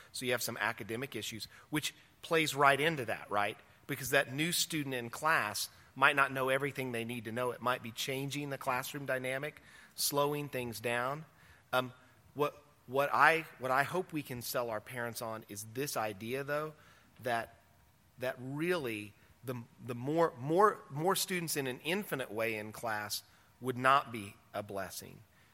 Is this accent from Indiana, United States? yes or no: yes; Indiana, United States; because I'm from Indiana